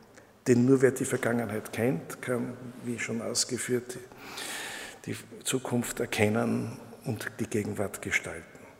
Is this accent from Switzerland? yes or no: no; Graz, Styria, Austria; meiner Heimatstadt Graz, der ich in vielfacher Weise verbunden bin